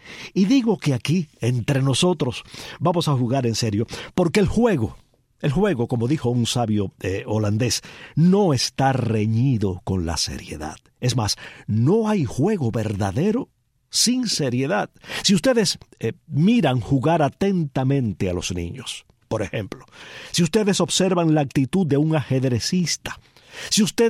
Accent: Palma Soriano, Santiago de Cuba, Cuba; moved away; quizás deba comenzar diciéndoles hoy que soy natural de Palma Soriano. Sí, de Palma Soriano, y que aunque he faltado físicamente de mi pueblo y de la propia Cuba durante muchos años

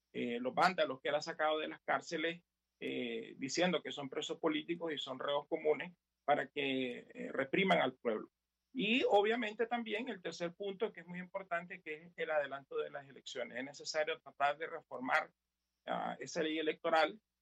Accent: Nicaragua; moved away; nosotros como nicaragüenses en el exterior, como diáspora

